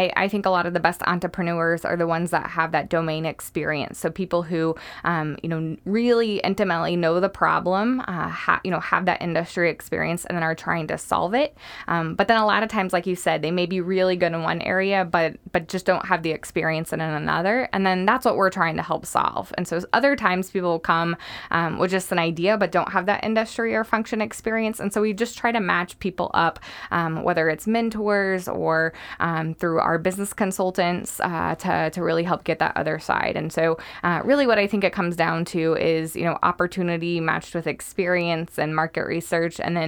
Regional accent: Springfield, Missouri, United States; So I'm from Springfield originally, found myself back here for what I thought was just going to be a few months, and then fell in love with the community again.

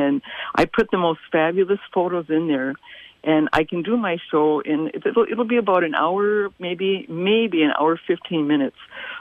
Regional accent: Waukesha, Wisconsin, United States; No. I grew up in Waukesha, Wisconsin, and okay. So that's where I was doing that. And I spent a lot of years, I grew up in a family of 8 children, and nature was my thing.

